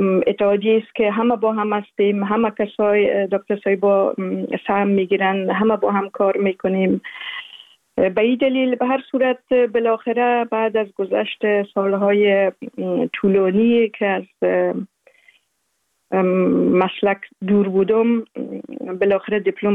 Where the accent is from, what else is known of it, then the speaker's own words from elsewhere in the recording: Afghanistan; کودکی را و طفولیت خود در ولایات مختلف افغانستان گذشتاندیم. مکتب ابتدایی را در قریه بایان، ولایت اروزگان، زابل، میمنه و همچنان در کابل لیسه